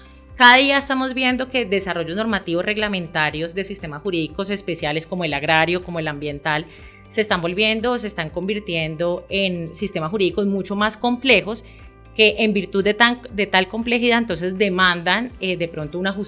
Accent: Colombia; como colombianos debería ser un modelo a seguir

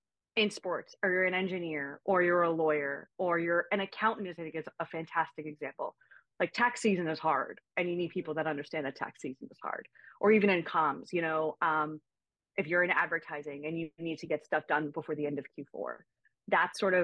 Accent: Montclair, New Jersey, United States; The first thing to know is that I grew up in New Jersey. I grew up in Montclair, so just outside of the city.

